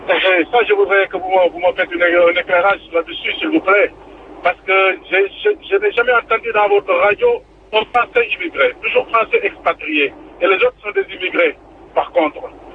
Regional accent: Senegal; now in Italy; Je suis un Sénégalais, je suis chauffeur routier, je vis en Italie.

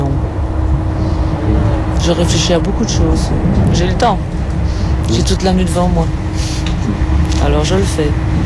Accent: Belgium; accent: Belgian; Mon accent est belge. Je suis belge.

